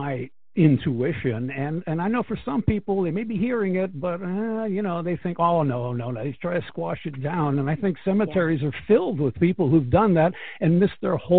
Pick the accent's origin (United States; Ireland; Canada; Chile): United States; East Coast; moved away; I came from the East Coast to California and did my work here and just moved in very naturally, comfortably.